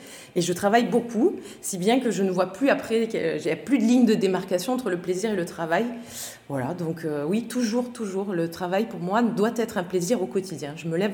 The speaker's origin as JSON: {"language": "French", "town": "Aix-en-Provence", "region": "Provence-Alpes-Côte d'Azur", "country": "France", "tie": "born there", "said": "Je suis née à Aix-en-Provence."}